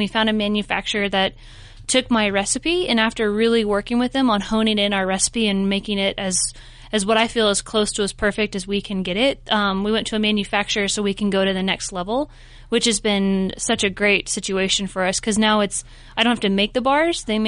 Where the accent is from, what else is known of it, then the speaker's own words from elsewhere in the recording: California, United States; now in Asheville, United States; I am not from Asheville. I'm actually originally from very northern California, about 40 miles out of Oregon, but my husband had brought me to Asheville.